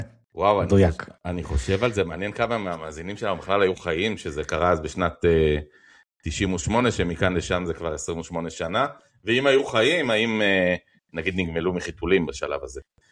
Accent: Jerusalem, Jerusalem District, Israel; אני שונא קור, אני גדלתי בירושלים

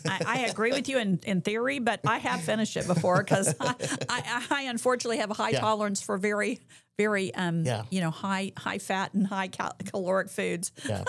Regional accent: San Antonio, Texas, United States; I grew up in San Antonio, so I've been going to Paisanos

